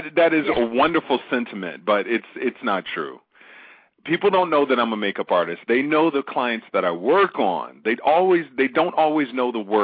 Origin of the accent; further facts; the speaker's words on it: Chicago, Illinois, United States; moved away as an adult; when I was 17 years old. I fell on my tail within the 3 months that I moved here. I moved back to Chicago. I'm from Chicago.